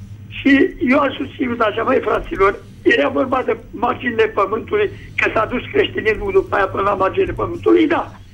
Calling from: Slatina, Olt County, Romania; din Slatina.

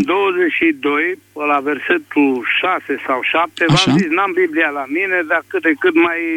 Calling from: Dâmbovița, Romania; Sunt din Dâmbovița

